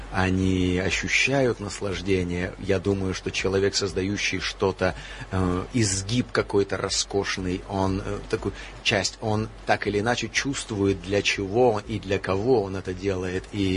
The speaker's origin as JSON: {"language": "Russian", "region": "Issyk-Kul Region", "country": "Kyrgyzstan", "tie": "born or raised there", "said": "Я родился в горах, в Киргизии, на озере Иссык-Куль. Я пробыл очень много времени в детстве и потом еще в юности."}